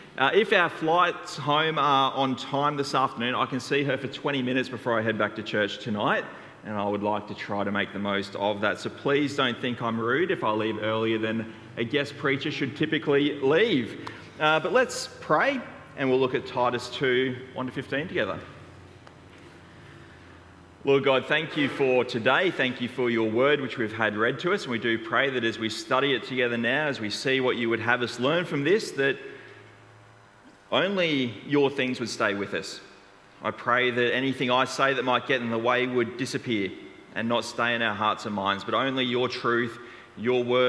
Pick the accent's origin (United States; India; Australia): Australia; Brisbane, Queensland; now in Canberra, Australia; I'm from North Brisbane. I do live in Canberra now, though